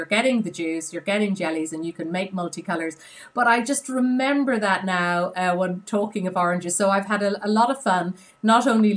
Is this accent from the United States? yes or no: no; Ireland; I grew up in Ireland, in the south of Ireland